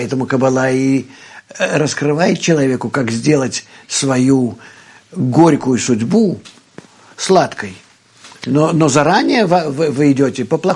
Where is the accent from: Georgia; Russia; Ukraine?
Russia; moved away as an adult; Я приехал из России, когда мне было 28 лет.